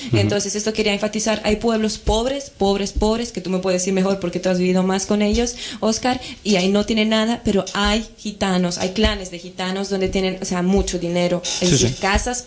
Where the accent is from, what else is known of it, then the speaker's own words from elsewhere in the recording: Romania; Me pregunta, ¿de dónde vienes? Pues yo de Rumanía.